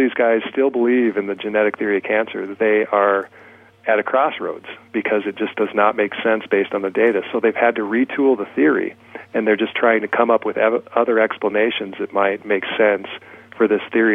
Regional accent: Rapid City, South Dakota, United States; And even in my hometown, Rapid City, which is a very conservative, standard of care type oncology center

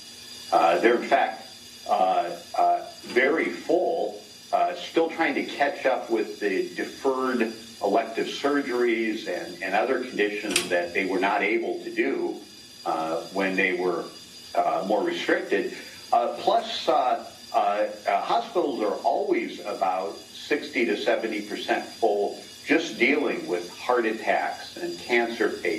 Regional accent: Kansas City, Missouri, United States; It's happening in my hometown of Kansas City, Missouri.

